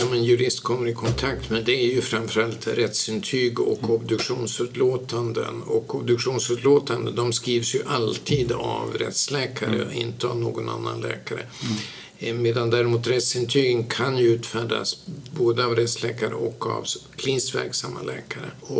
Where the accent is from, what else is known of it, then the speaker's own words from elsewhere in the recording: Umeå, Västerbotten County, Sweden; Man kan ju säga att jag är född och uppvuxen i Umeå, utbildad i Umeå, alltid återvänt till Umeå.